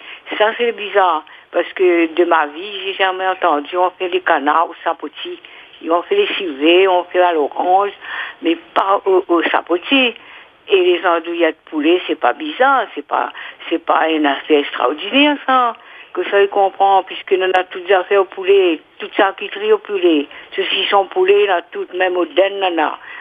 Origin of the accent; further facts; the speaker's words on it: Moufia, Réunion; Moi, je suis du Moufia.